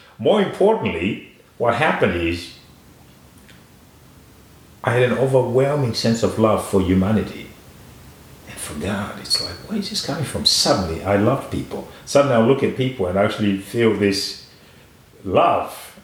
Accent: Zimbabwe; We're trying to redress the apartheid system in my home country, in Africa.

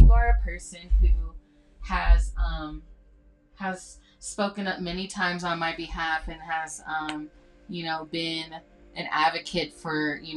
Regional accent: Tulsa, Oklahoma, United States; I mean, I'm literally from Tulsa, so, like, the race riot being right from my hometown

